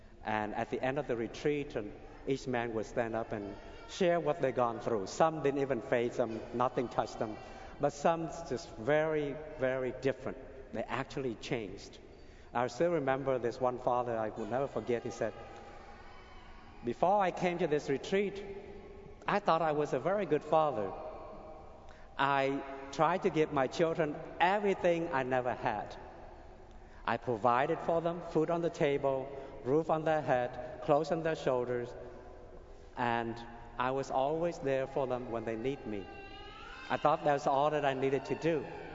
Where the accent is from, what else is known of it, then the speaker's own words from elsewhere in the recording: Vietnam; English is a second language; I grew up in Vietnam, and we've always been Catholics for 400 years.